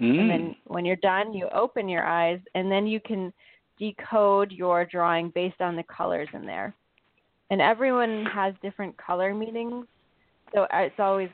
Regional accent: Connecticut, United States; I'm also from Connecticut.

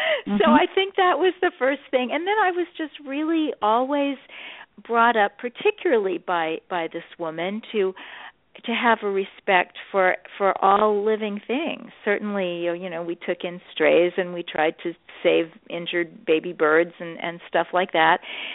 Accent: Kansas City, Missouri, United States; now in New York City, United States; I'm from Kansas City, Missouri. I live in New York City now, but you know, you can take the girl out of the Midwest.

